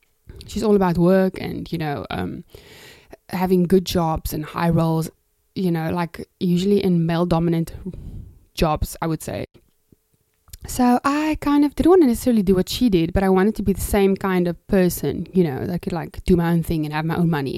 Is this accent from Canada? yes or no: no; Cape Town, Western Cape, South Africa; first language Afrikaans; English is a second language; I am from Cape Town, South Africa. That's where I'm currently living. It's where I've lived for most of my life. And yes, I'm a Cape Townian. I'm also actually an Afrikaans person. I'm not English. It's my second language.